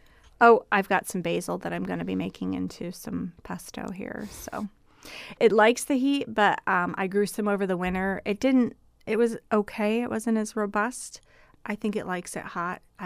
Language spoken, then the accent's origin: English; Midwest, United States